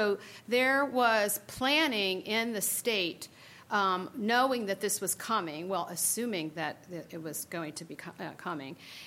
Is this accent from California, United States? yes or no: yes; California, United States; I sat there while he was talking thinking, I'm really glad I'm from California